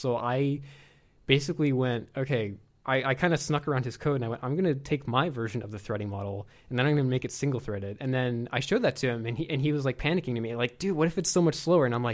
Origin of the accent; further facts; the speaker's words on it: Baltimore, Maryland, United States; now in Atlanta, United States; I'm from Baltimore.